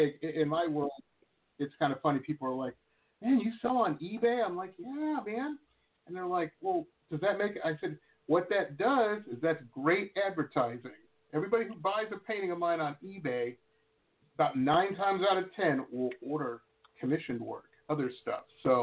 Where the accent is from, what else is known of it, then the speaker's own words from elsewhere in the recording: Detroit, Michigan, United States; We've got a really interesting singer-songwriter coming on from my hometown of Detroit.